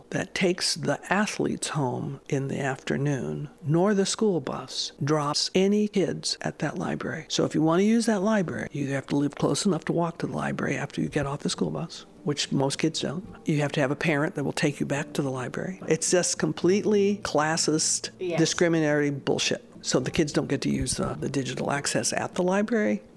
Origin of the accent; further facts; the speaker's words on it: United States; Well, certainly I'm an American, so I've been exposed to all that stuff too.